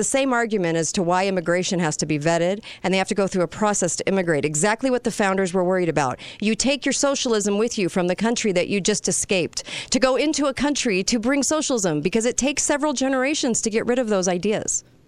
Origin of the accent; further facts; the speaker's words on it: California, United States; Yeah, you're leaving California, and I'm a Californian, but you're leaving California.